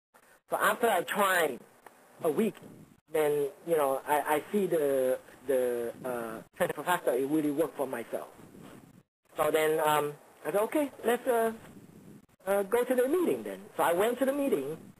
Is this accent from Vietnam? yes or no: yes; Vietnam; now in United States; I'm Chinese, born and raised in Vietnam. I came to U.S. 23 years so far.